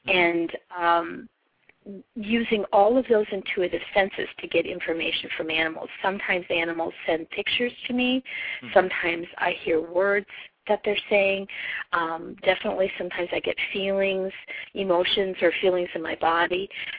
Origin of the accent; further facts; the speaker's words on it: Superior, Wisconsin, United States; And I grew up actually in northern Wisconsin, up by Lake Superior. My hometown was named Superior.